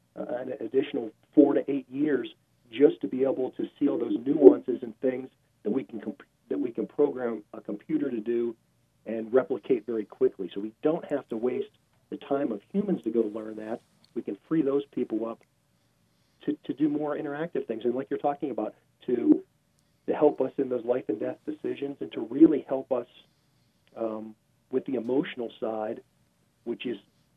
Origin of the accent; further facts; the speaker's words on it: Pittsburgh, Pennsylvania, United States; that's what I saw as a kid growing up in Pittsburgh, as many of the mills and factory jobs shut down.